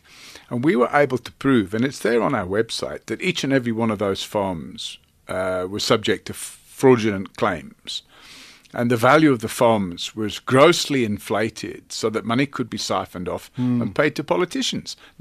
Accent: Ireland; I understand it as an Irishman because we were colonized for 700 years.

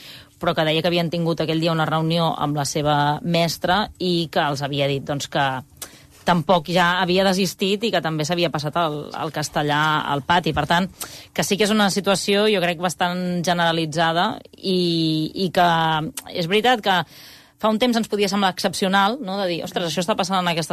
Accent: Vilafranca del Penedès, Catalonia, Spain; del meu poble, de Vilafranca del Penedès

